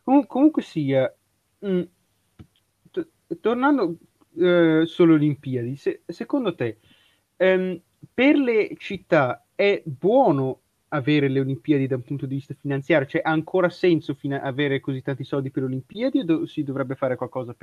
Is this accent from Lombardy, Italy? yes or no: yes; Milan, Lombardy, Italy; siamo un po' milano-centristi, visto che siamo di Milano, giustamente.